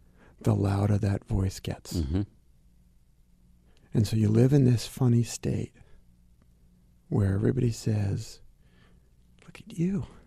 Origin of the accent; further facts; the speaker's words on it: New York City, New York, United States; A sense of fear growing up in Brooklyn